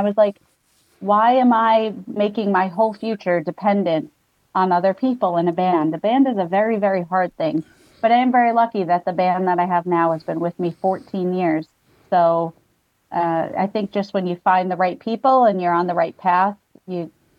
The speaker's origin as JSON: {"language": "English", "region": "New York", "country": "United States", "tie": "born or raised there", "said": "all other things that I loved growing up as a New Yorker and in a household where there were many different styles of music always present."}